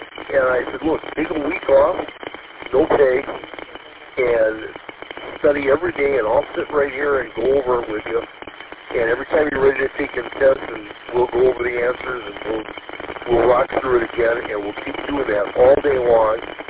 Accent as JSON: {"language": "English", "region": "Michigan", "country": "United States", "said": "so I'm actually from Cal, Michigan. You're correct, Cal. And that's where my house is"}